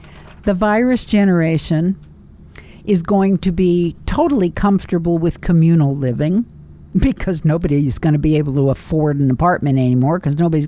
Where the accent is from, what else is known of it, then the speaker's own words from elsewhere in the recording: Culver City, California, United States; When I was growing up in West Los Angeles, Culver City, we used to have a milkman who came by and dropped milk off on the front porch.